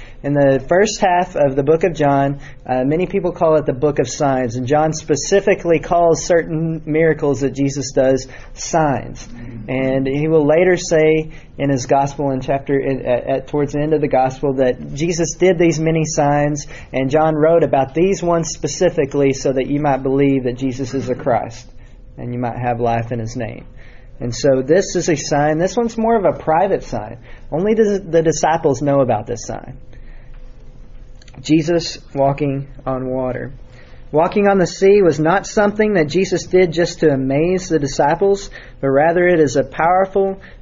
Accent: Texas, United States; I grew up in Texas. We followed tornadoes and storms and got the cameras out instead of running for our lives.

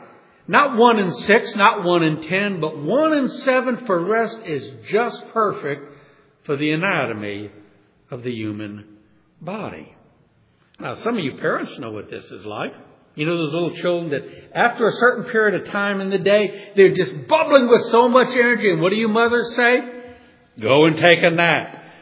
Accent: Deep South, United States; Now, I was raised in the Deep South in the old days where they used to have what's called blue laws.

